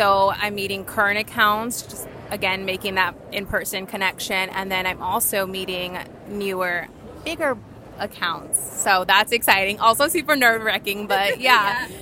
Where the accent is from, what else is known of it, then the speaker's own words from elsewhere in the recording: San Diego, California, United States; I made the decision to debut here on the West Coast because I'm from San Diego